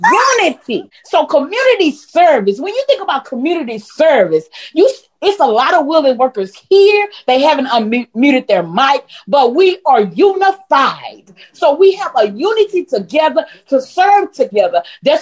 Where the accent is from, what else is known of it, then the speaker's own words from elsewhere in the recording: Texas, United States; I am a proud, willing worker and born and raised in Texas. I always make that known.